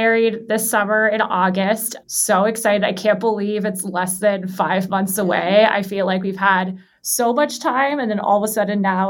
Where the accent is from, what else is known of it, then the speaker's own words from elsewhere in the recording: Los Angeles, California, United States; So I'm born and raised in Los Angeles.